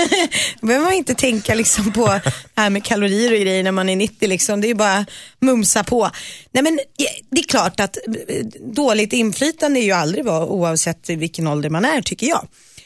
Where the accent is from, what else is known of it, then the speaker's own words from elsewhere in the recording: Nacka, Stockholm County, Sweden; det var ute i Nacka där jag växte upp.